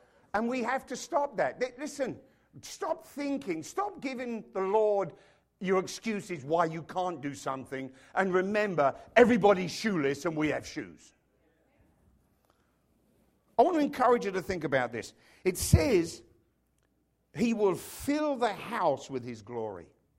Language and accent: English; England, United Kingdom; born there; Sorry if you're a guest, I was born in England, therefore the sense of humor's out of whack.